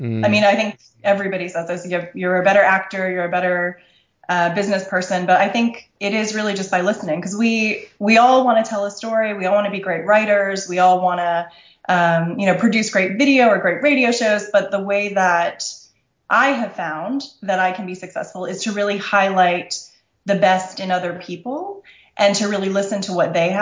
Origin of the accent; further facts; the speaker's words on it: Florida, United States; also born or lived in London; I grew up in Florida, but my husband is British, so we lived in London for quite a while, and I dragged him back here when we were going to have kids.